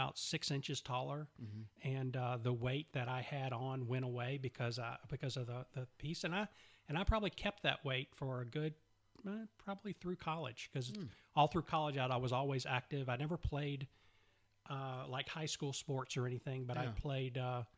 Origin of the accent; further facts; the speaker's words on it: Charlotte, North Carolina, United States; also born or lived in Atlanta; So I was born in Atlanta, moved here when I moved to Charlotte when I was three. Mm-hmm. I've been here ever since. Grew up in probably suburban Charlotte